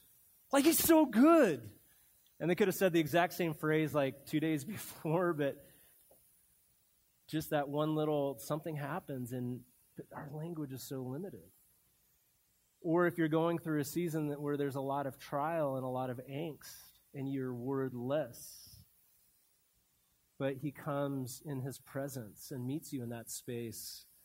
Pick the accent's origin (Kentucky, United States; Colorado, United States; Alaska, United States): Colorado, United States; born there; also born or lived in Montana; So I was born in Colorado, and when the fall hits and you start seeing the cold air, it's amazing.